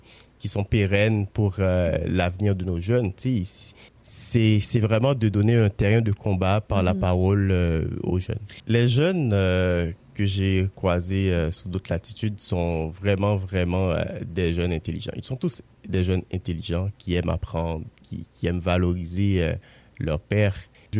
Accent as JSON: {"language": "French", "country": "Haiti", "moved": "yes", "said": "Je viens d'Haïti aussi, puis je suis arrivé ici quand même. J'ai vécu pas mal de temps en Haïti"}